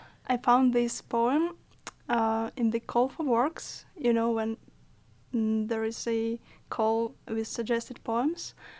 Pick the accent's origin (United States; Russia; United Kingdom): Russia; Yekaterinburg, Sverdlovsk Oblast; English is a second language; moved away as an adult; I came from Russia, a city called Yekaterinburg, like the city of Catherine, Catherine the Great.